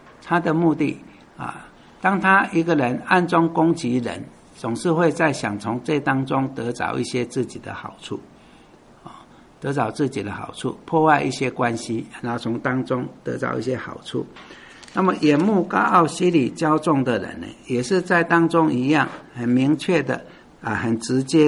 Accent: China; 我们中国人讲远离这些小人

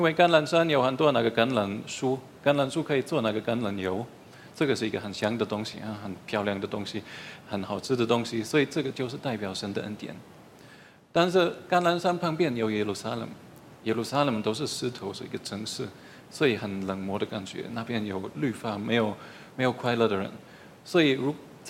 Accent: Germany; Chinese is a second language; 那我是德国人，所以我们在德国除了教会之外，我们也是比较基督教化的社会。

